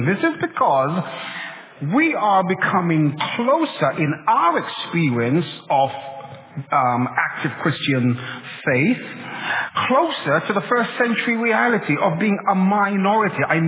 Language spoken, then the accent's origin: English; London, United Kingdom; as a Londoner